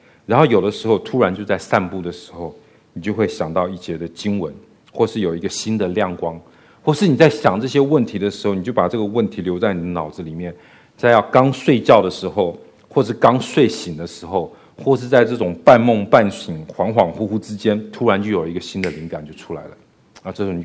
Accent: Henan, China; 我是河南人啊。

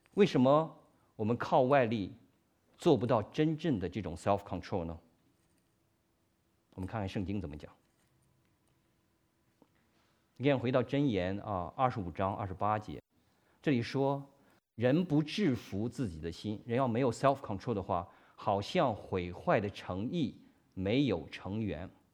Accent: Xi'an, Shaanxi, China; 因为古时候这个城墙我是从西安来的，对吧？西安那个城墙非常的雄伟也漂亮

